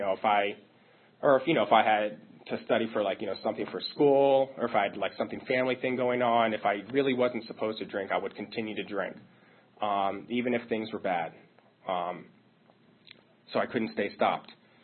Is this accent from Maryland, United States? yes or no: yes; Maryland, United States; So I grew up where I live now and where I grew up is all in the same area. I'm from Maryland. I'm from Montgomery County.